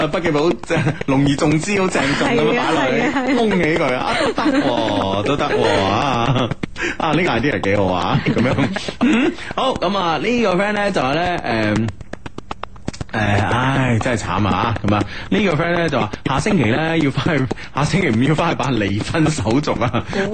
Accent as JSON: {"language": "Cantonese", "region": "Guangdong", "country": "China", "said": "我哋中国人，广东人，"}